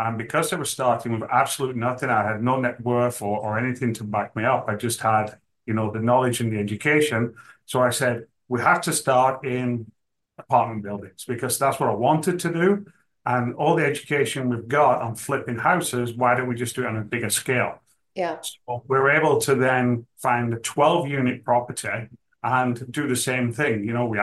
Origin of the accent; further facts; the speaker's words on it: England, United Kingdom; moved away; And I came from England. And when I lived in England, I used to work for a flipper.